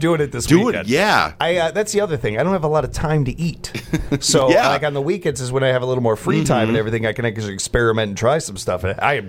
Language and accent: English; Chicago, Illinois, United States; But again, I'm a Chicagoan.